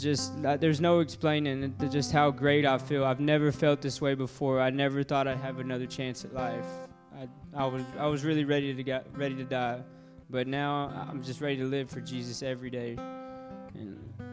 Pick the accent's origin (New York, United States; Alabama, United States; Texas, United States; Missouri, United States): Texas, United States; Fort Worth; I'm from Fort Worth.